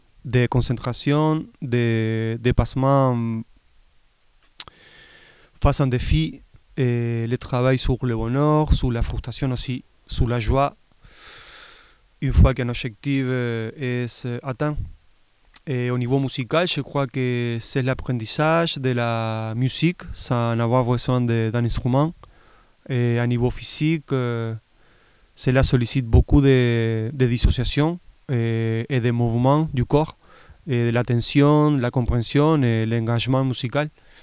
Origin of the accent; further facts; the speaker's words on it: Uruguay; je suis originaire de l'Uruguay. J'ai eu la chance d'être immergé dans le monde de la musique et de la danse depuis mon enfance.